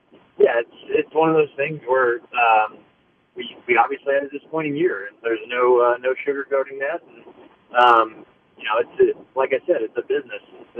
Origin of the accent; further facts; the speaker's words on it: Kansas City, United States; especially in my hometown, in front of friends and family, and have as much success as we did while I was playing here.